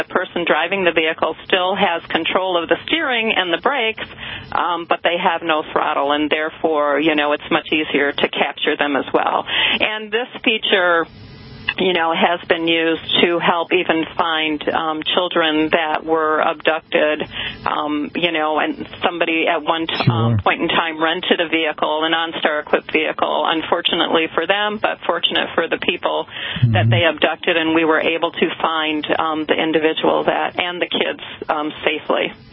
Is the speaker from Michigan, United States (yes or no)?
yes; Detroit, Michigan, United States; I'm from Michigan, right, in Detroit, and people definitely use that app.